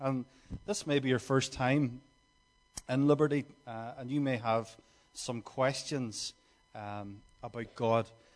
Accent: Derry, Northern Ireland, United Kingdom; now in Skerries, Ireland; I am originally from Derry City. I'm living in the south of Ireland now about 2 years with my lovely wife and baby girl at the back. And we're living in Skerries.

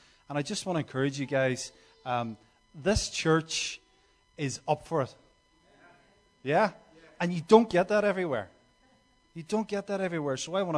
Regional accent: Derry, Northern Ireland, United Kingdom; now in Skerries, Ireland; I am originally from Derry City. I'm living in the south of Ireland now about 2 years with my lovely wife and baby girl at the back. And we're living in Skerries.

